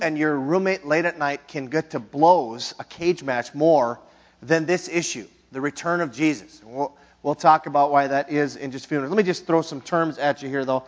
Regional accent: Hibbing, Minnesota, United States; And I was in my hometown. And where I lived, I lived in Hibbing, Minnesota, but I lived a few miles out of Hibbing.

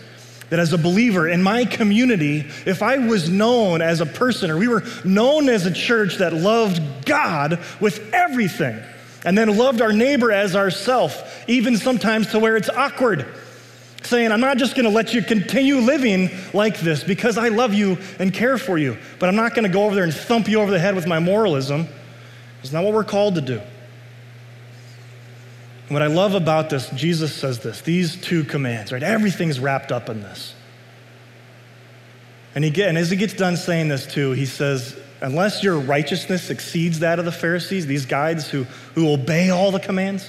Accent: United States; I'm a citizen of the United States. I'm glad I'm an American. I'm happy to be an American, right?

